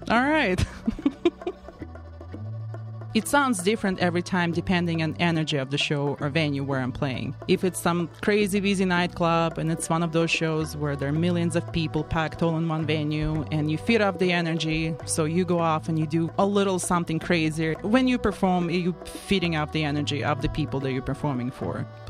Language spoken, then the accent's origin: English; Russia; Growing up in Russia, growing up around very rich culture, including Gypsy culture